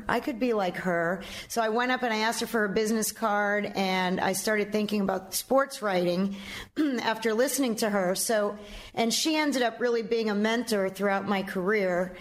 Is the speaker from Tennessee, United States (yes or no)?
no; Miami, Florida, United States; I grew up in Miami, and Edwin Pope and Bob Rubin were the two columnists that were down here.